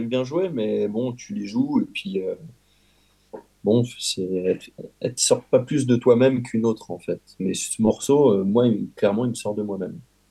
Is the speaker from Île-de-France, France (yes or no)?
yes; Paris, Île-de-France, France; born there; Je suis né à Paris. Je suis un insulaire.